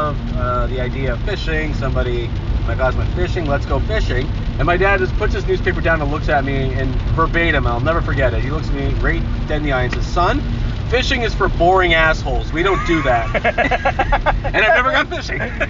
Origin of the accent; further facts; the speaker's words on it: Hamilton, Ontario, Canada; I grew up in Hamilton again. If anyone who knows Hamilton just knows, like, it's a factory town. It's like Pittsburgh of Canada.